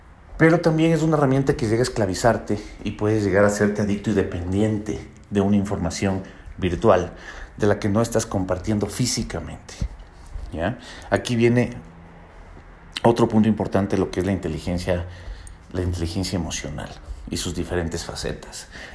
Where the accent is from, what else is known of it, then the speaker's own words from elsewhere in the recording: Ecuador; sobre todo en mi país de Ecuador. En mi país de Ecuador nosotros estamos con un pensum de estudios qué sé yo, desde el siglo pasado, creo.